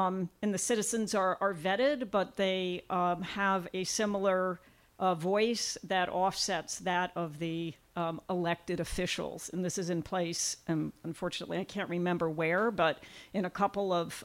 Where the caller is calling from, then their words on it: Oakland, California, United States; from Oakland.